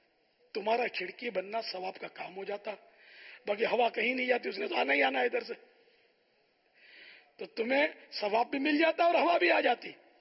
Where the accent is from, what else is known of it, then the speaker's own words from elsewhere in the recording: Karachi, Sindh, Pakistan; میں ہوں باب المدینہ کا, میری پیدائش ہے, رہتا بھی باب المدینہ میں ہوں, لیکن اس کا مطلب یہ نہیں کہ میں خالی باب المدینہ کا ہوں.